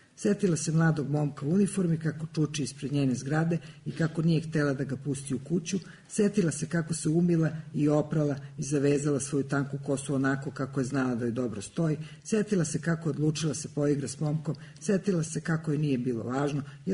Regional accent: Belgrade, Serbia; odrasla sam na Novom Beogradu, onda sam otišla na Đeram pijacu pa sam se opet vratila na Novi Beograd. Vrlo verovatno ću tu i ostati do samog kraja.

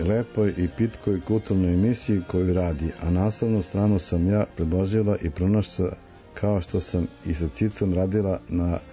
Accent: Split, Split-Dalmatia County, Croatia; Ja sam detinjstvo proveo u Splitu, tako da moguće ima toga ti neke dalmatinski

